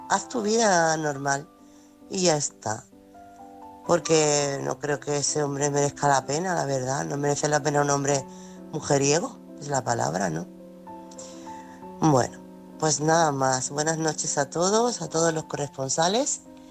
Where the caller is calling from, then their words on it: Chiclana de la Frontera, Andalusia, Spain; corresponsal de Chiclana